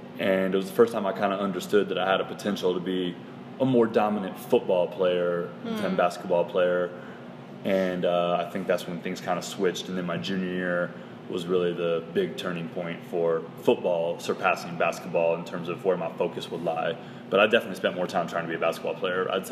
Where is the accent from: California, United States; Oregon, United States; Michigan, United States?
Oregon, United States; Beaverton; I'm originally from Beaverton, Oregon, where I went to high school.